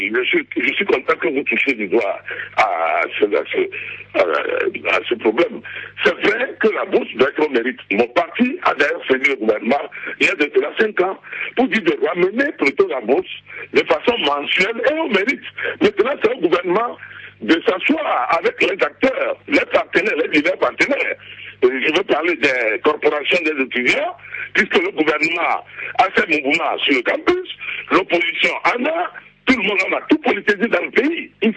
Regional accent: Kara, Togo; moi je suis de Kara également

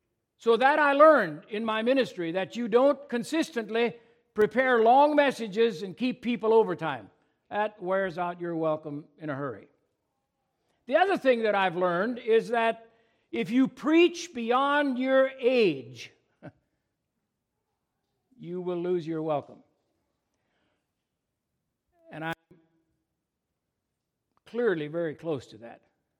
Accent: Indiana, United States; moved away as an adult; also born or lived in Georgia; now in South Carolina, United States; Some of you might remember that we were once Northern Indiana folk. But 42 years ago, we moved from Northern Indiana to Southern Indiana and later to Georgia, and now, getting close to retirement, moved to South Carolina to where our oldest son lives.

